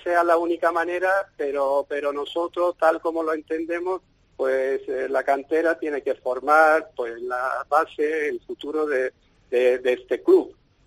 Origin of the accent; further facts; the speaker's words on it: Turkey; born there; Spanish is a second language; yo como nací en Turquía y conozco bien la liga